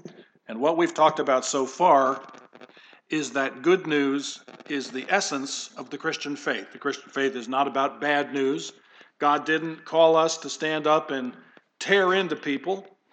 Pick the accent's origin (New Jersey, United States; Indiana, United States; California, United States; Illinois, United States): New Jersey, United States; We're from New Jersey, tons of blue jays, robins.